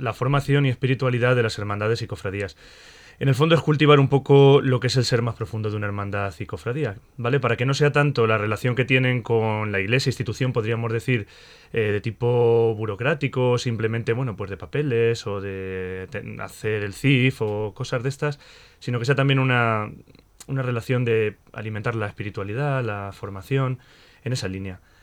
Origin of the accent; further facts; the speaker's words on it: Malagón, Castilla-La Mancha, Spain; yo soy de Malagón y pertenezco a las patronales, sobre todo a Santa Teresa, que es la patrona del pueblo, y el Cristo del Espíritu Santo. Y luego también al Corazón de Jesús, al apostolado de la oración